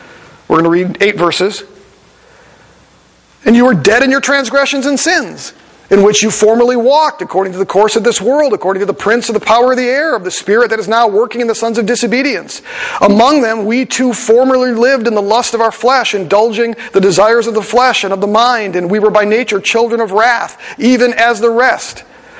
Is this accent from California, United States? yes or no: no; Wisconsin, United States; And I said, yeah, I'm from Wisconsin.